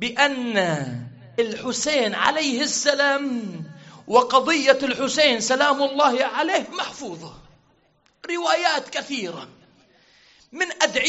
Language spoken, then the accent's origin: Arabic; Lebanon; مثل اليوم حتى عندنا في لبنان من يستشهد شاب عمره ولا 16 سنة